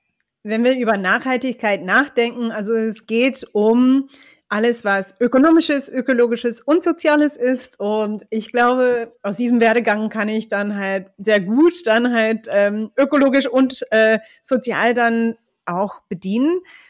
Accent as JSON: {"language": "German", "country": "United States", "second_language": "German", "moved": "as an adult", "lives_now": "Germany", "said": "also ich komme aus den USA. Und bin seit 18 Jahre dieses Jahr in Deutschland."}